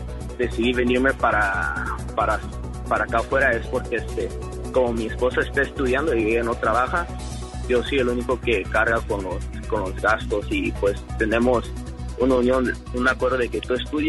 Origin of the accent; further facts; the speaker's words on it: Santa Ana, California, United States; born there; yo tengo 20 años de edad. Nací en Santa Ana, California, en el condado de Orange.